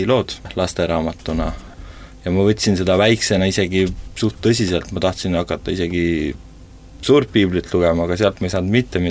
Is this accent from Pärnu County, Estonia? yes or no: no; Nelijärve, Harju County, Estonia; now in Tallinn, Estonia; Ja nagu ma olen Nelijärvelt pärit.